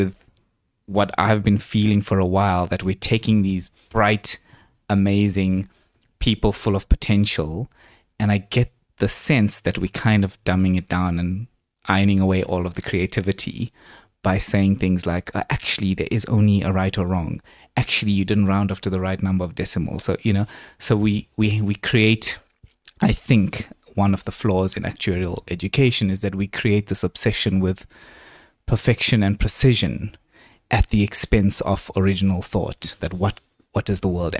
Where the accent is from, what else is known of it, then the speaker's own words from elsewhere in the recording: Durban, KwaZulu-Natal, South Africa; moved away as an adult; now in Cape Town, South Africa; So The first movie came out in the year that I moved from Durban to Cape Town to study at UCT